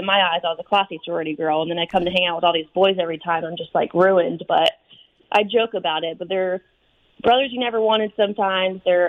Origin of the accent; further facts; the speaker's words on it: Florida, United States; But I grew up in Florida. I went to college there